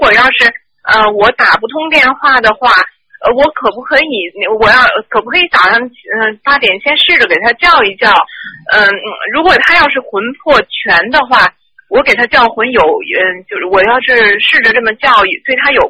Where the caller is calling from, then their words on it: Melbourne, Victoria, Australia; 那个我是从墨尔本打来的